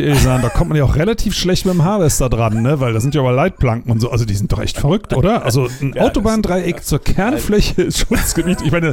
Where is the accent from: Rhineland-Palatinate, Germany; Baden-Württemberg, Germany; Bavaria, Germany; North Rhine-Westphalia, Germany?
Rhineland-Palatinate, Germany; Sinzig; Wir haben das gerade hier aus der Nähe auch aus Sinzig mal überprüft, meiner alten Heimatstadt.